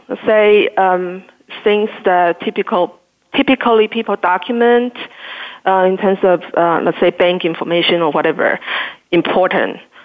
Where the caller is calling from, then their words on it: New York City, New York, United States; Hi, I'm calling from New York City.